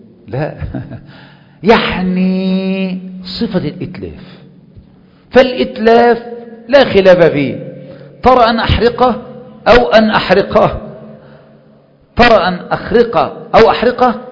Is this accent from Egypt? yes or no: yes; Egypt; أنا مصري وأنت مصري وعارفين بعض، كويس أوي. أنا ما بدرسش بالسعودي، بدرس بالمصري